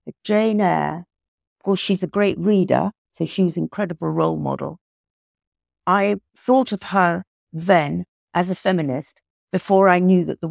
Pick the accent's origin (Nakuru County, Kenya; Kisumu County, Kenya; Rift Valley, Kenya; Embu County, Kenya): Rift Valley, Kenya; I actually grew up about 75 miles from Nairobi on a farm in rural Kenya in the Rift Valley.